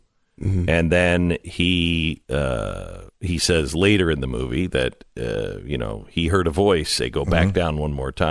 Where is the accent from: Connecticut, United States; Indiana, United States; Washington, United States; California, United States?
Washington, United States; Mount Vernon; So I grew up in Mount Vernon in Bellingham.